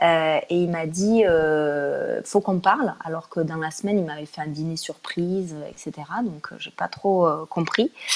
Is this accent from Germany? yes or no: no; Toulouse, Occitanie, France; Enfin, avec mon accent, donc je viens de Toulouse.